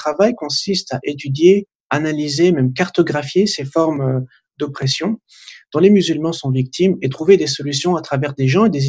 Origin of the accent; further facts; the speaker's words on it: Île-de-France, France; je suis né, j'ai grandi en France, en région parisienne. Je suis né de parents polonais qui ont fui le communisme dans les années 80 et ils se sont d'ailleurs rencontrés en France.